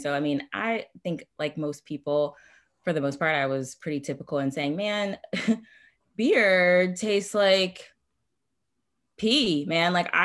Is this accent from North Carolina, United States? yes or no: yes; North Carolina, United States; moved away as an adult; now in Florida, United States; Like, I live in South Florida now, but born and raised in North Carolina. Moved to South Florida in like 2007, I believe.